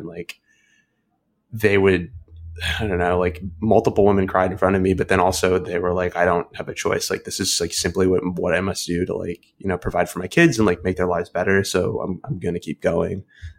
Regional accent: United States; As an American, I thought that that was, like, very funny

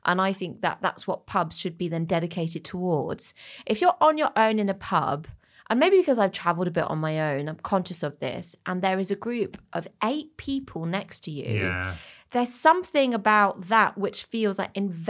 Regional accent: France; This is about essentially my experience growing up in France, but what it means to be French, what it means to be English.

